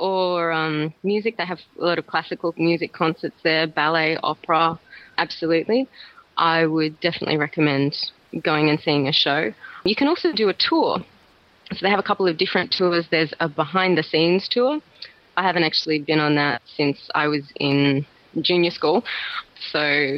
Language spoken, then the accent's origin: English; Sydney, New South Wales, Australia; I was actually born and bred in Sydney. My father is Australian. My mother is Peruvian, of all things.